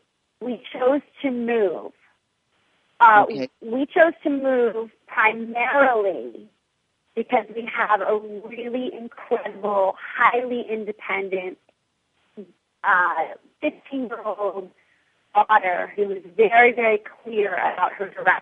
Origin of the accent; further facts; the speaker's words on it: New York, United States; I was born and raised in New York. I go for it.